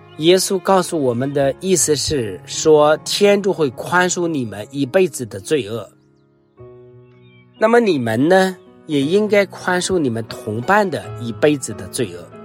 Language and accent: Chinese; China; 所以我们中国人说有再一再二，没有再三再四。